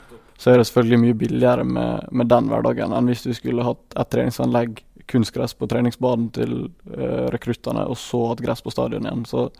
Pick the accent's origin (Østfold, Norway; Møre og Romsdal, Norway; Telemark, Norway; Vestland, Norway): Møre og Romsdal, Norway; Spjelkavik; Vi kommer fra Spjelkavik, så vi har alltid hatt en gressbane tilgjengelig.